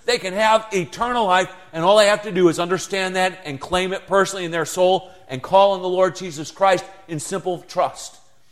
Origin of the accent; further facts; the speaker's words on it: South Carolina, United States; I'm from South Carolina.